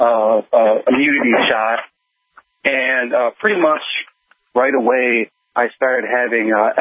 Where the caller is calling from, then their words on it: Wisconsin, United States; Yes, I'm here from Wisconsin. I was born in the 80s